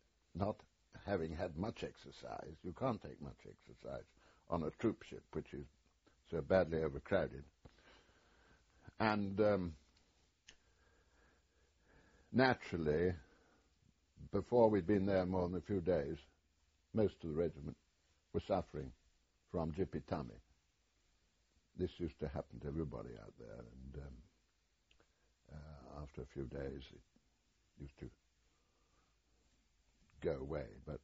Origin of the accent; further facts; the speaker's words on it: Scotland, United Kingdom; Being a Scot, I had learned to play the bagpipes at school